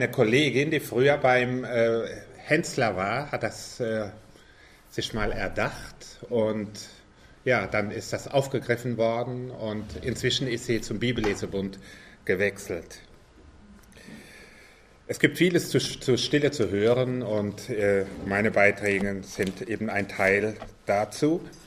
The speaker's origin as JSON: {"language": "German", "region": "Rhineland-Palatinate", "country": "Germany", "tie": "born there", "accent": "Palatine", "lives_now": "Sauerland, Germany", "said": "Ich komme aus dem Sauerland. Das ist unterhalb von Dortmund, oberhalb von Siegen. Bin aber gebürtiger Pfälzer, wie man am Slang hört."}